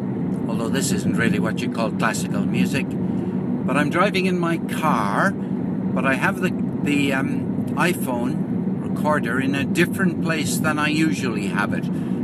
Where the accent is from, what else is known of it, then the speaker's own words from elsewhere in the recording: Munster, Ireland; I come from County Limerick myself.